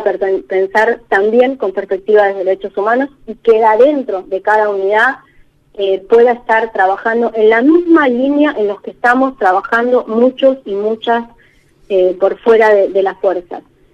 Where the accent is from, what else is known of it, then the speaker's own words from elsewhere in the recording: Viedma, Río Negro, Argentina; y además soy de Viedma, entonces, bueno, tengo mi corazoncito con todos ustedes.